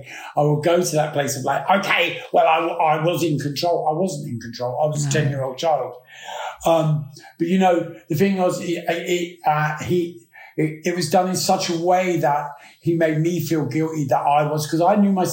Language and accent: English; Battersea, London, United Kingdom; also born or lived in Pimlico / Wandsworth; growing up on Dunstan Road, as it was is the name of it, on the Wycliffe Estate in Battersea, you know, I was born in Pimlico, and we moved over to Wandsworth, and then we moved from there.